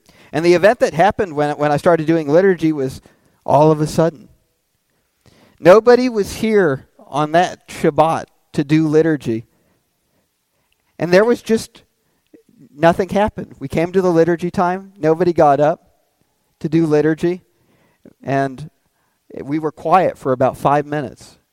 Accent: Nashville, Tennessee, United States; now in Oklahoma, United States; I grew up in Nashville, Tennessee. I wanted to become an actor. I wanted to move to New York, do theater. And the Lord miraculously brought me to Oklahoma.

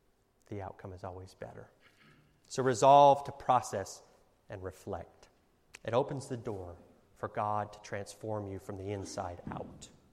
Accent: Kings Bay, Georgia, United States; I grew up in Kings Bay, Georgia. It's right there on the Intercoastal Waterway and the St. Mary's River.

